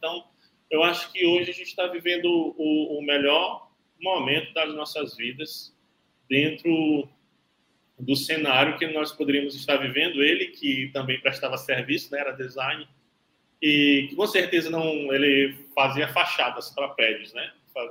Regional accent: Teresina, Piauí, Brazil; É Teresina, no estado do Piauí. Aqui a gente está no Nordeste.

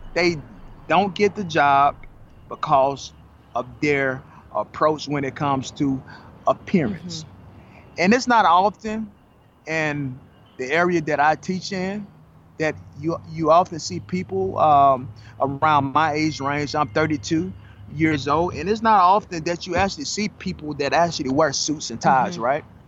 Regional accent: Mississippi, United States; moved away as an adult; also born or lived in Memphis; now in Atlanta, United States; I was born in Memphis, right? So I grew up in Mississippi. I went to college in Jackson, Mississippi.

